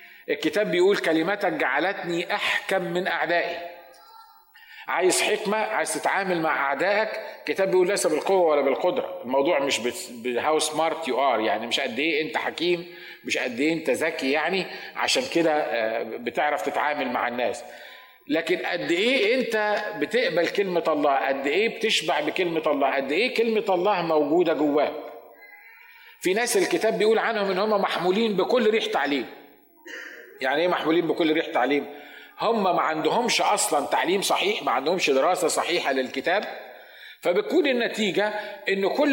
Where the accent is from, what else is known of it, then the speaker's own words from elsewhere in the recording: Upper Egypt, Egypt; والحمار عندنا في الصعيد